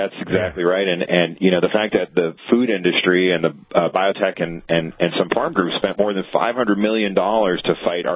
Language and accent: English; Sharon, Massachusetts, United States; I grew up in Massachusetts, but in what was once farmland, and there are still a few farms left in the part of Massachusetts that I grew up in. Sharon, Massachusetts.